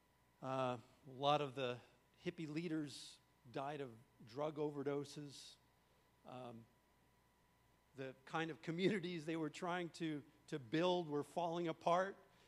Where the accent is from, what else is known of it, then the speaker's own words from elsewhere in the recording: New York, United States; So I grew up in New York. I lived in New York, so I was quite far from Newport Beach and Costa Mesa.